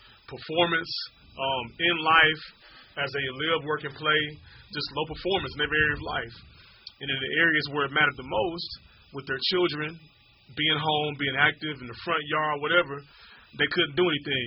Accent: Houston, Texas, United States; I grew up in Houston, Texas, Southwest Houston.

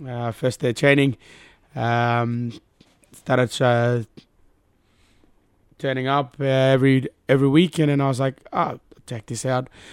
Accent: Manus Island, Manus Province, Papua New Guinea; now in Cairns, Australia; Originally, I'm from Papua New Guinea, from a small town called Manus Island. Nice. But I moved up here 2011 for school.

